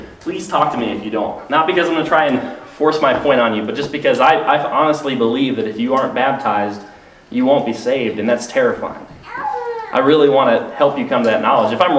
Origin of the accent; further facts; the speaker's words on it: Tampa, Florida, United States; a gentleman in my hometown. It's more like a home city, Tampa.